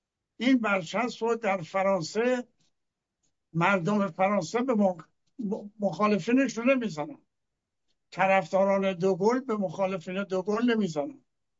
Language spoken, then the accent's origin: Persian; Iran; من به عنوان یک ایرانی ملیگرا